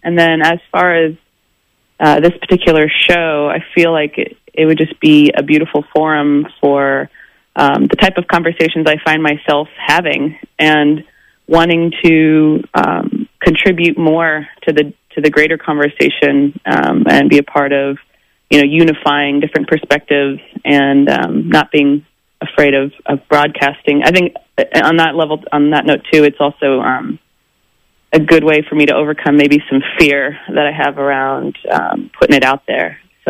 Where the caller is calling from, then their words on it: Austin, Texas, United States; I'm in Austin, Texas right now.